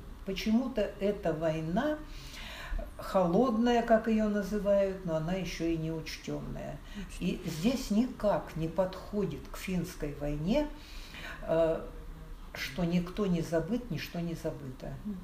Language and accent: Russian; Stalinsk, Kemerovo Oblast, Russia; born there; Родилась в Сталинске в 1938 году.